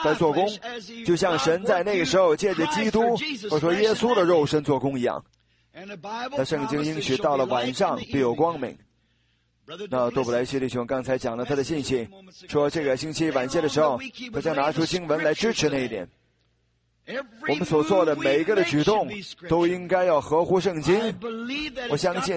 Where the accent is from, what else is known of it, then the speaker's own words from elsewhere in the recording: South China, China; 我是南方人